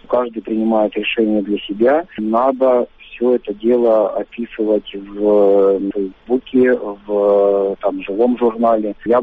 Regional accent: Vladivostok, Primorsky Krai, Russia; Голосовать нужно за меня не из-за того, что я из Владивостока

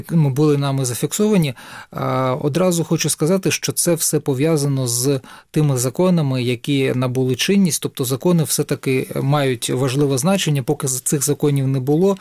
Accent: Donetsk Oblast, Ukraine; в моїй рідній Донецькій області

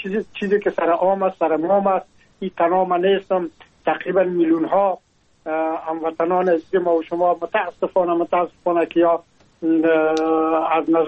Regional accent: Afghanistan; now in France; از افغانستان بر آمدم و تقریبا این 3 سال میشه که ما در فرانسه زندگی میکنم

